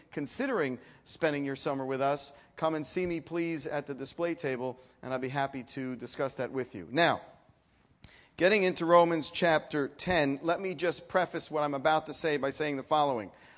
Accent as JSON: {"language": "English", "town": "New York City", "region": "New York", "country": "United States", "said": "I am from the Bronx originally"}